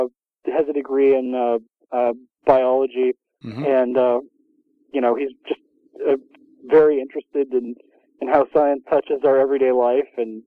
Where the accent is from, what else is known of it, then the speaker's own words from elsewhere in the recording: Washington, United States; also born or lived in California; Actually, I grew up in Washington.